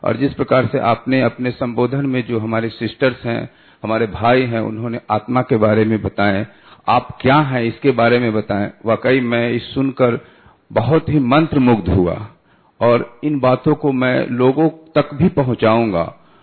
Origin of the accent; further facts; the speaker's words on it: Patna, Bihar, India; मैं पटना से आया हूं